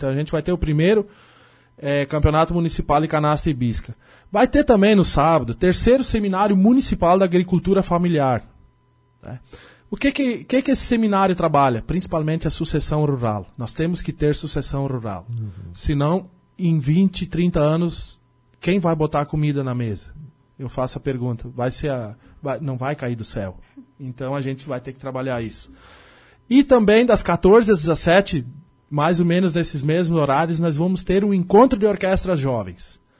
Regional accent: Teutônia, Rio Grande do Sul, Brazil; Eu sou da região alemã, sou natural de Teutônia

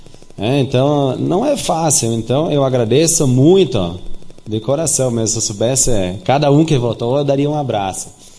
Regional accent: Garibaldi, Rio Grande do Sul, Brazil; Sou garibaldense, nasci aqui em Garibaldi. Meu pai veio de fora. … tinha o meu pai aqui em Garibaldi, então sou de uma família, assim, digamos, não tão conhecida na cidade.

